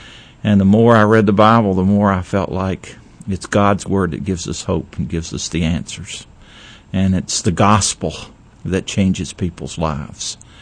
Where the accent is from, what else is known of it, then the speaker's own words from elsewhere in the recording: the South, United States; Well, I grew up in the South, and I had a wonderful Christian family.